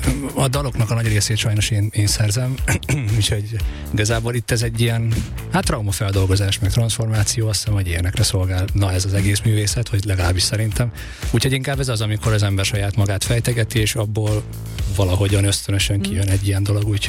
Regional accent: Hungary; én vidéki vagyok, sőt igazából itt a csapat nagyobbik része vidéki

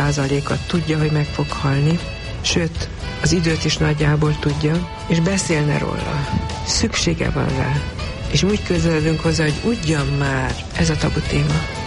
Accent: Transylvania, Romania; Az, hogy gyermekkoromban Erdélyben én azt láttam még, hogy nyíltan beszélnek a halálról a haldoklóval.

